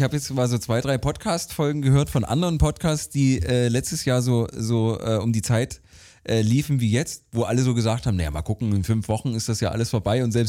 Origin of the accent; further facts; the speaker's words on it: Dresden, Saxony, Germany; meiner alten Heimat in Dresden